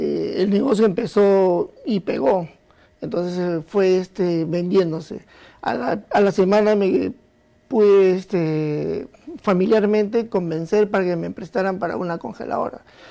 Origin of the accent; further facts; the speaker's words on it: Peru; tenemos que tomar conciencia que todos somos peruanos